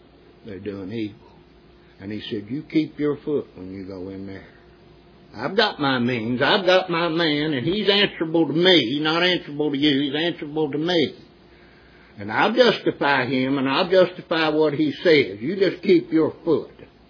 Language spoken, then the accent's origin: English; United States; We grew up in the United States and the majority is always right.